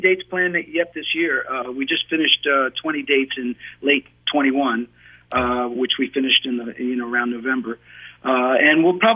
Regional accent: Pennsylvania, United States; also born or lived in New York City; You know, I was born in New York City, and, you know, I lived there until I was four, until we moved to Pennsylvania.

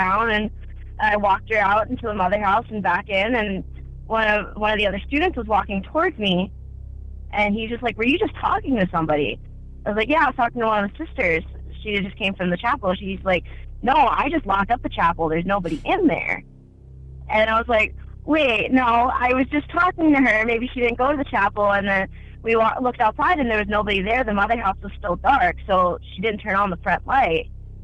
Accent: Pennsylvania, United States

